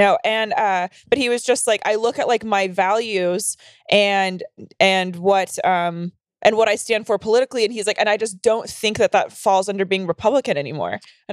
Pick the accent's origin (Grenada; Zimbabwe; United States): United States; North Carolina; I grew up in North Carolina.